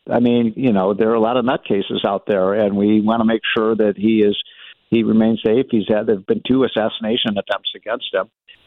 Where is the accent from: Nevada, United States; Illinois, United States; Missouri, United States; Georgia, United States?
Illinois, United States; Chicago; when I was 17 and 18 years old, growing up in Chicago